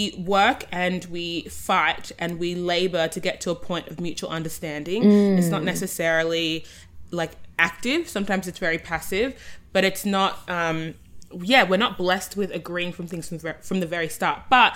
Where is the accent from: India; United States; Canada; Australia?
Australia; accent: Australian; I'm the Australian voice. I am 26.